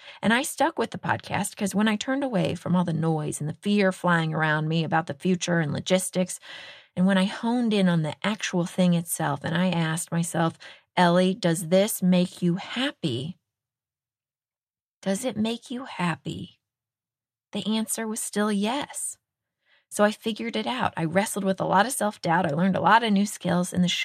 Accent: Texas, United States; Actually, everyone in the state of Texas, my home state, would probably be saying that right now.

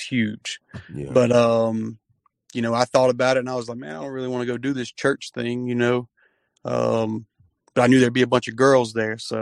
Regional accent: Mississippi, United States; Oh, man, I'm from Mississippi. We're right in the middle of the Bible Belt. Everybody believes here.

